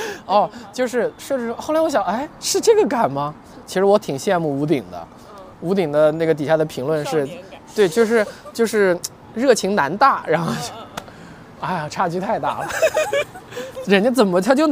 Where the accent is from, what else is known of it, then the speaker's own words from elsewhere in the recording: Nanjing, Jiangsu, China; 南京的呀。